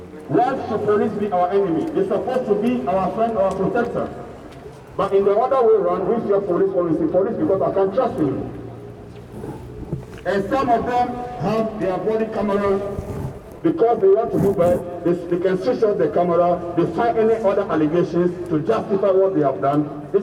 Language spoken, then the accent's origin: English; Accra, Greater Accra, Ghana; now in Freiburg, Germany; I come from Ghana, Accra.